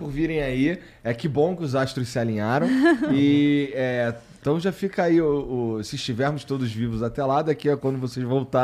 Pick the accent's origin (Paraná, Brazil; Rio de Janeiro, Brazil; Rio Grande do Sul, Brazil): Rio de Janeiro, Brazil